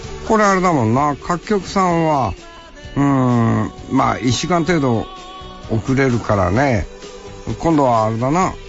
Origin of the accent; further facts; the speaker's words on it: Tokachi, Hokkaido, Japan; 俺は十勝の人間ですから、十勝のから立候補してる候補者の中から選ばなきゃならないんだ